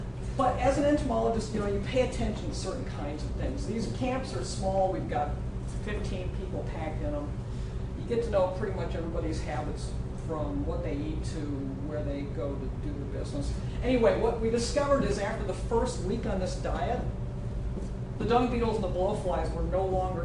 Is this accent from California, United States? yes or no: yes; California, United States; I said, Rosicon, I'm from California. It doesn't rain for 6 months.